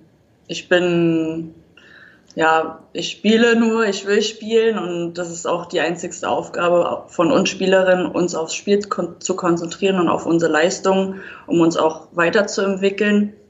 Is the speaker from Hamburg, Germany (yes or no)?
no; Berlin, Germany; now in Wiesbaden, Germany; Also, so wirklich Hessin würde ich mich jetzt nicht einschätzen. Also, für mich blutet immer noch Berlin. Da will ich auch wieder zurück.